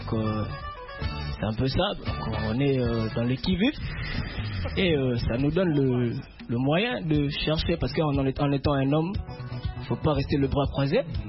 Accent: Matadi, Kongo Central, DR Congo; Ben, je réponds au nom de … je viens aussi de Matadi.

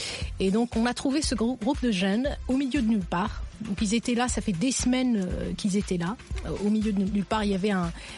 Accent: Morocco; Je suis marocaine, donc je viens du Maroc

